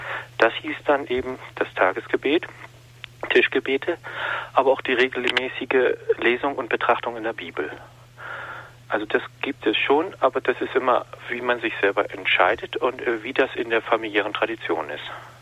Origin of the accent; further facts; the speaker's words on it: Northern Germany, Germany; ich bin in Norddeutschland groß geworden, überwiegend Lutheraner